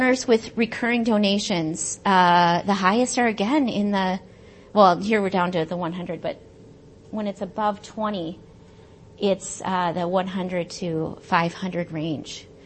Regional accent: Minnesota, United States; I didn't say this, but I'm from Minnesota, right in the third place one.

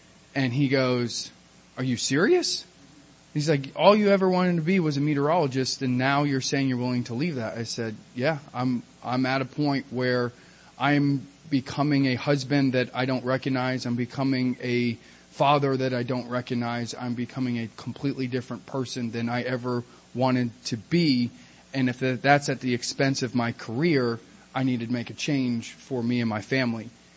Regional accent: Atlanta, Georgia, United States; Hey everyone … I'm from Atlanta, Georgia.

